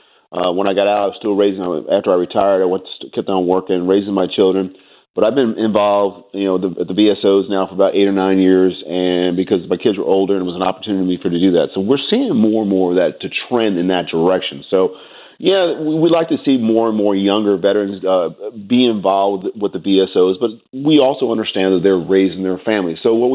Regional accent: Valley Stream, New York, United States; I actually grew up a little bit west of you. I actually grew up in Valley Stream, Long Island

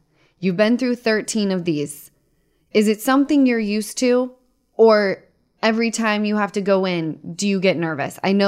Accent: Utah, United States; What about the Utah Jazz? I'm from Utah, you know.

